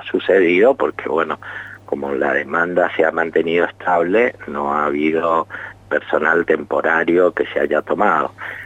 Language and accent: Spanish; Mendoza, Argentina; nosotros como mendocinos